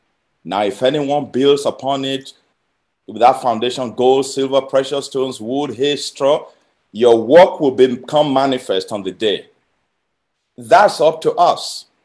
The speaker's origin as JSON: {"language": "English", "country": "Ecuador", "tie": "born or raised there", "said": "my hometown in Ecuador."}